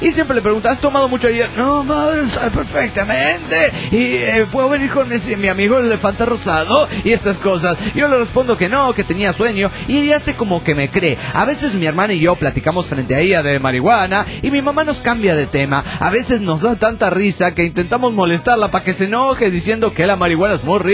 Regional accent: Mexico City, Mexico; Soy yo, el chilango, que anda trabajando en Rosarito

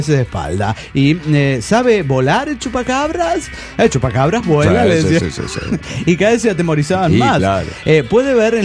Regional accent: Mexico City, Mexico; yo soy del DF.

